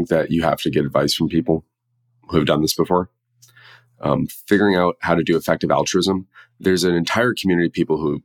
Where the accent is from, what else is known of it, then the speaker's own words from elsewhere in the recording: California, United States; I grew up in the Bay Area. My family's been here for about 100 years. I have deep roots here.